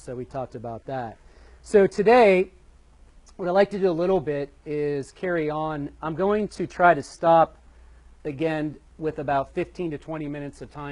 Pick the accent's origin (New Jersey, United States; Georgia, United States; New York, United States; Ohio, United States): Ohio, United States; Bexley; And like I said, for me, growing up in Bexley, most of my Jewish friends were not religious.